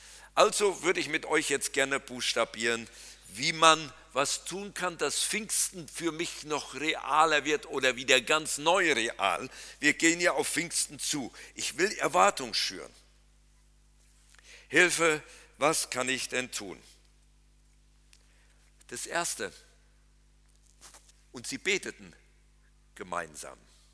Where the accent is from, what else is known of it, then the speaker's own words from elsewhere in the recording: Berlin, Germany; Und als echter Berliner werde ich natürlich sagen, das war Mist